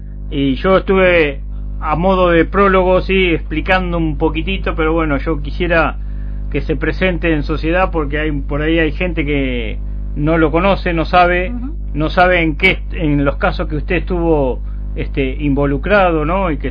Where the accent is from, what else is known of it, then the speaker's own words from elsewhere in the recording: Lobos, Buenos Aires Province, Argentina; Nosotros somos de Lobos, provincia de Buenos Aires, una localidad, bueno, en... acá para tener una referencia, la referencia. Claro, es el lugar donde supuestamente nació Perón.